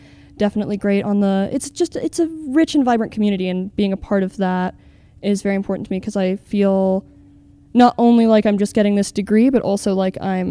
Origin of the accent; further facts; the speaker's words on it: Taos, New Mexico, United States; I am 18 years old, born and raised in Taos. I live in Ranchos.